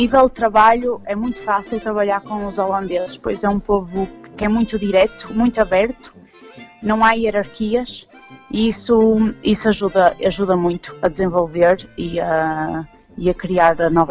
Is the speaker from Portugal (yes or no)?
yes; Portugal; now in Netherlands; Porque não são aconchegados e chegados à família como nós somos, portugueses.